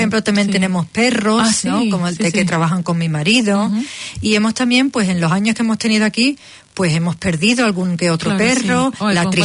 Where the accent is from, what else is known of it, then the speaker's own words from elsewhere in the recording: Seville, Andalusia, Spain; yo me crié, pues como sabéis, en Sevilla, sí, que es una ciudad muy grande